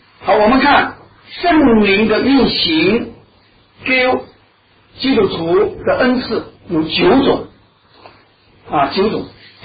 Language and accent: Chinese; China; 我是中国人，啊，我现在讲的是 Mandarin， 那么我都会讲广东话